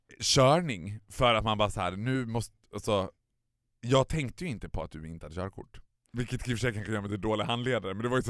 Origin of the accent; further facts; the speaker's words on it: Borlänge, Dalarna County, Sweden; Sådär som man gjorde hemma i Borlänge när man var liten.